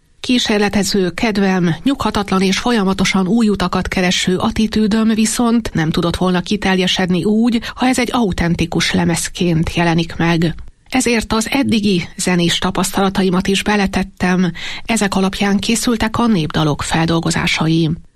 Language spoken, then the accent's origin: Hungarian; Szigetcsép, Pest, Hungary; 2008 és 2015 között készítettem népzenei gyűjtéseket szülőfalumban, Szigetcsépen